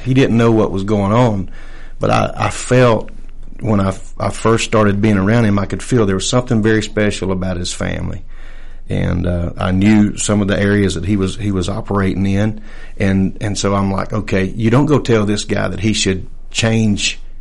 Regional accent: Hatton, Alabama, United States; I grew up on the other side of Moulton, out in a little country town called Hatton.

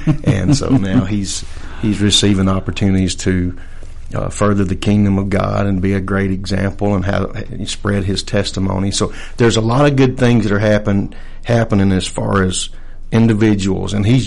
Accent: Hatton, Alabama, United States; I grew up on the other side of Moulton, out in a little country town called Hatton.

